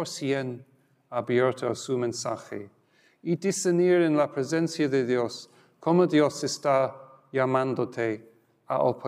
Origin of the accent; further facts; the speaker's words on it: London, United Kingdom; now in Oregon, United States; I'm from London, not the local London, Oregon, but London way to the east, 8 time zones to the east